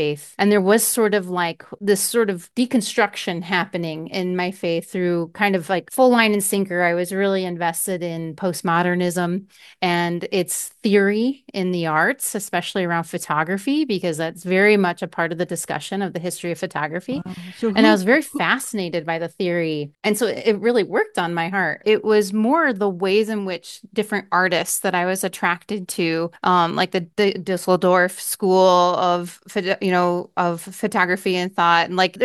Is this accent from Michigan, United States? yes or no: yes; Battle Creek, Michigan, United States; And I'm from Battle Creek, is right down here in the palm.